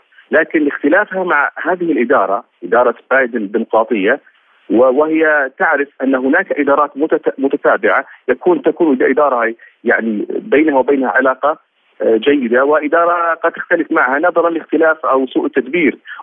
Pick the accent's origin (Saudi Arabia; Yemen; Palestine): Saudi Arabia; نناضل نحن كسعوديين وكعرب